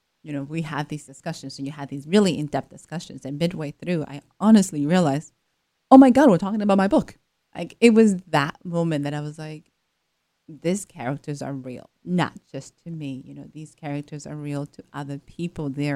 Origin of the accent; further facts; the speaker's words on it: Salem, Massachusetts, United States; I grew up in Salem, Massachusetts, and then went to school in New York City.